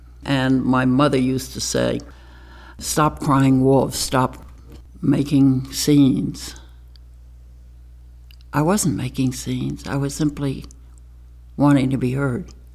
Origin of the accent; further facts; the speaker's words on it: New York, United States; born there; I was born in New York City in 1934, in October, so I'm a Libra.